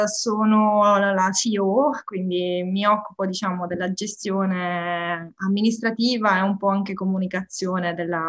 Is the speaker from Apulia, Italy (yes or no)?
yes; Foggia, Apulia, Italy; perché noi siamo di Foggia